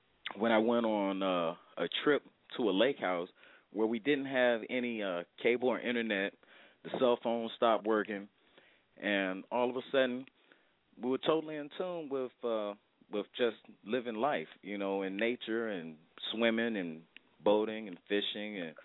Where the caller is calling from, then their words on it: Virginia Beach, Virginia, United States; I'm calling from Virginia Beach this evening.